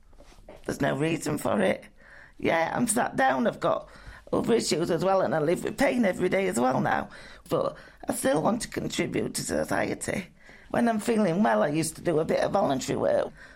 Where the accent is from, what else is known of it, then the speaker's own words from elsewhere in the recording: Tickhill, Yorkshire and the Humber, United Kingdom; I'm from Tick Hill near Doncaster.